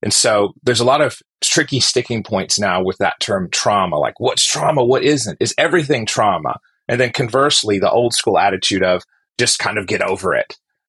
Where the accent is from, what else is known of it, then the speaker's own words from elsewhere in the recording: the South, United States; Growing up in the South, here in America and US, you get to watch all kinds of dynamics.